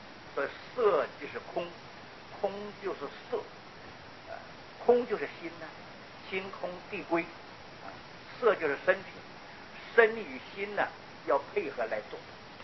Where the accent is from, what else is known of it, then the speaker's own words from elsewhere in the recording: China; 但这是讲我们从大陆来的习惯